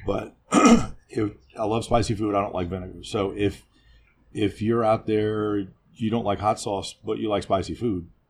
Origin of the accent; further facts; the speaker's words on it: New Orleans, Louisiana, United States; So, you know, I'm from New Orleans. I'm born and raised on a steady diet of Tabasco.